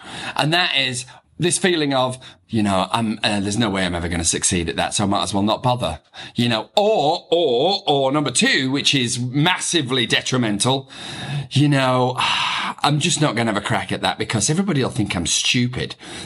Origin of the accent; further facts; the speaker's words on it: England, United Kingdom; accent: broad English; now in United States; I say that with a very broad English accent, even because I am an American citizen now, very proud to be, but also very proud to be British.